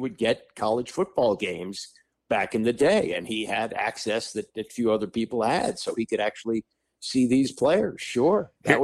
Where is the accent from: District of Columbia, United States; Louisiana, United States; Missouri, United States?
District of Columbia, United States; Washington; But growing up in Washington, we had maybe 20 Senators games shown on television throughout the year.